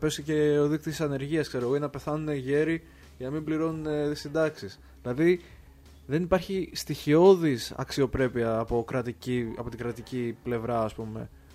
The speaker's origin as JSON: {"language": "Greek", "town": "Lavrio", "region": "Attica", "country": "Greece", "said": "γιατί είμαι από το Λαύριο και στο Λαύριο έχουμε μόνο κέντρο υγείας."}